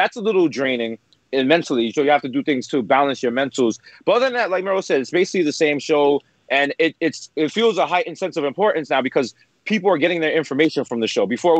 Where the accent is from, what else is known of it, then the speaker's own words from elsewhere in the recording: Bronx, New York, United States; It's talking about what we learned growing up in the Bronx.